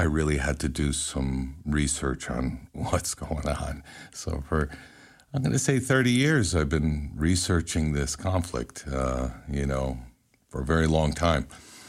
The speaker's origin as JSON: {"language": "English", "town": "Bridgeport", "region": "Connecticut", "country": "United States", "tie": "born or raised there", "said": "So, and I, you know, growing up, that's where I was, in Bridgeport."}